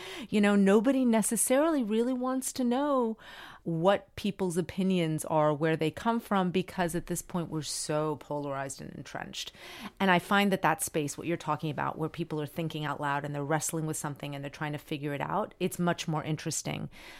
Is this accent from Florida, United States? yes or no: yes; Miami, Florida, United States; I was growing up in Miami and I was a Latina. And I actually didn't realize that not everyone was Cuban around me. I didn't grow up as a minority. I grew up in Miami and everyone spoke Spanish.